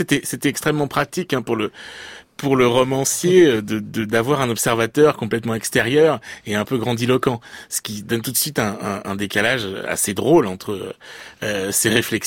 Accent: Niort, Nouvelle-Aquitaine, France; moved away as an adult; mon enfance dans les Deux-Sèvres. J'ai grandi à Niort. J'ai quitté quand j'avais 18 ans.

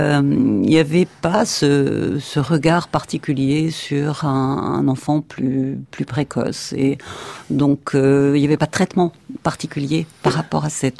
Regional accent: Bourgogne-Franche-Comté, France; born there; also born or lived in Le Creusot; Bon, je suis née en Bourgogne, j'ai fait mes études au Creusot

